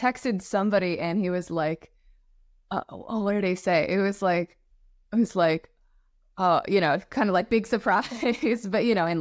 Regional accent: Charlottesville, Virginia, United States; I think I told him I was from Charlottesville.

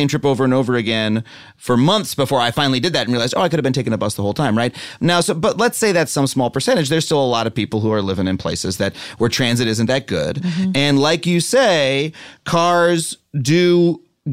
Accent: New York, United States; I'm a New Yorker. I only learned to drive recently.

